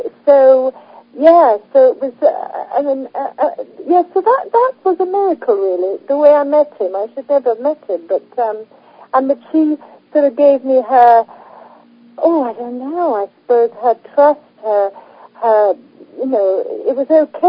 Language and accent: English; Argentina; I was born and brought up in Argentina, of British descendant.